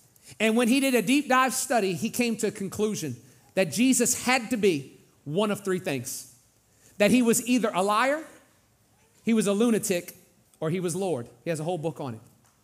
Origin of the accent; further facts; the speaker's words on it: Louisiana, United States; now in Katy, United States; And you know, I grew up in Louisiana and they're serious about their sports. Then I moved here to Katy and y'all crazy.